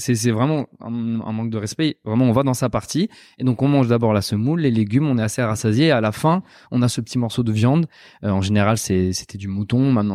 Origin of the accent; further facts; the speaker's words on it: France; étant jeune, j'ai grandi en France, évidemment